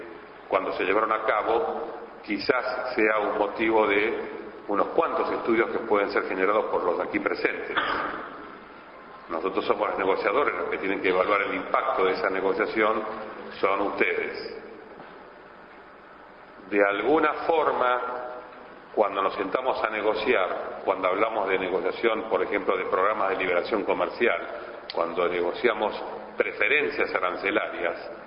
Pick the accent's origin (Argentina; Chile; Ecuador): Argentina; los países con los cuales nosotros como argentinos nos sentamos a negociar